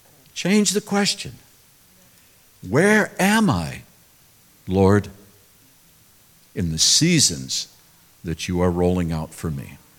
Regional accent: California, United States; Okay, I'm from California.

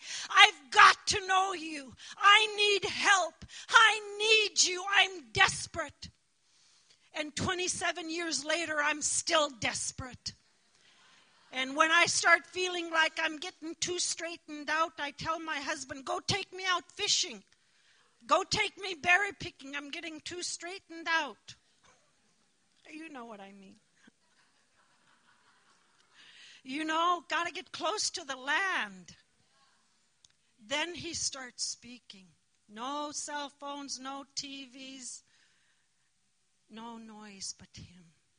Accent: Alaska, United States; It means the real land. I'm from Nustuyahak. I grew up in a village where Christianity missionaries were not allowed.

